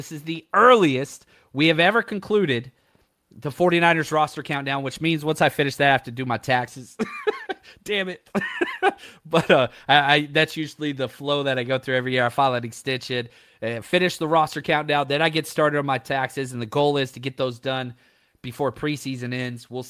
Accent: Texas, United States; I will say I did enjoy listening to Cowboys radio growing up in Texas.

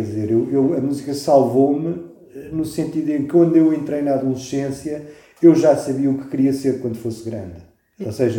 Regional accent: Spain; first language French; Portuguese is a second language; also born or lived in Brazil; Mas logo imediatamente nós fomos para a Espanha, nasci no Brasil, e, portanto, quando chegámos à Espanha, imediatamente comecei a falar espanhol também.

